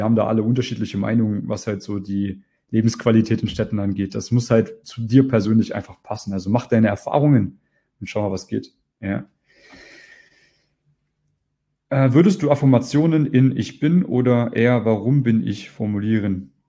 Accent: East Germany, Germany; Ich bin halt ein Ostdeutscher. Wir sind halt anders drauf.

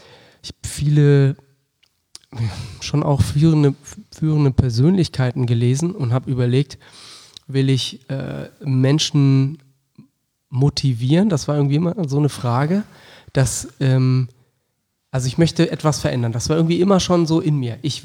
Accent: Wolfsburg, Lower Saxony, Germany; Ich bin in Wolfsburg groß geworden

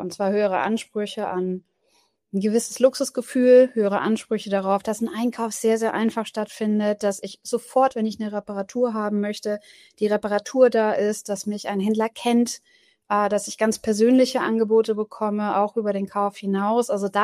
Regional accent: Bavaria, Germany; now in Berlin, Germany; ich komme nicht ursprünglich aus Berlin, wo ich jetzt wohne, sondern aus Franken, aus Bayern.

